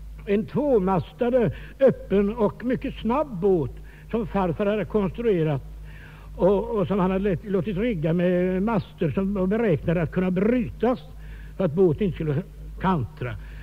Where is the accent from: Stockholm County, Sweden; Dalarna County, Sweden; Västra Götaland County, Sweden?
Västra Götaland County, Sweden; Gothenburg; born there; I verkligheten kom jag dit några dagar efter födelsen, som inträffade i Göteborg vid foten av Återhällen i ett vackert hus